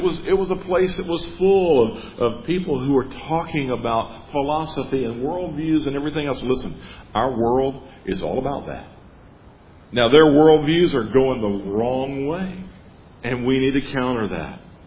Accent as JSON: {"language": "English", "town": "Jackson", "region": "Mississippi", "country": "United States", "tie": "born or raised there", "said": "I grew up in Jackson, Mississippi, and my pastor's name was B.I. Anderson."}